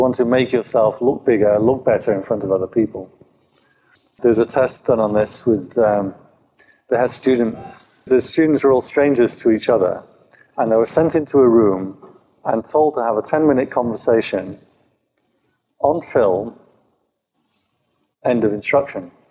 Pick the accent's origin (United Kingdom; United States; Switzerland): United Kingdom; England; I think I'll go and have a cup of tea now, because I'm English, you know.